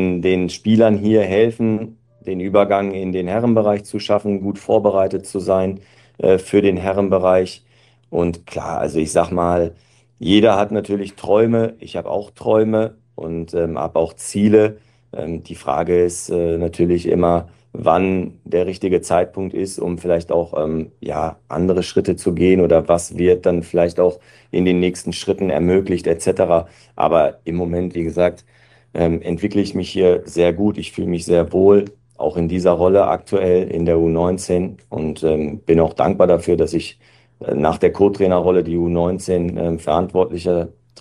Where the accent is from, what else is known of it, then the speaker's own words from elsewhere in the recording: Quelle, North Rhine-Westphalia, Germany; wir waren bei einem Testspiel in meinem Heimatort in Quelle